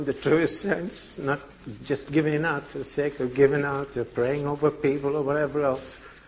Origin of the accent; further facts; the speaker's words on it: India; I was brought up in India with don't do this, don't do that from a grandmother and everybody else.